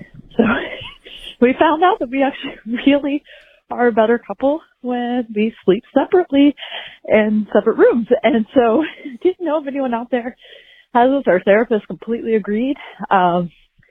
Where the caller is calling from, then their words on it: Portland, United States; Hi, Nat. Hi, Dory. … I'm calling from Portland.